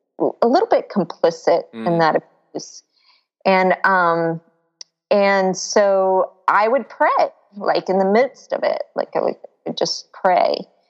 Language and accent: English; Florida, United States; Well, let's see. I grew up in Florida near the beach. Mm. So, you know, kind of have a love for the water and the ocean. And I grew up Baptist, and there's like a lot of kinds of Baptists, right, in the world.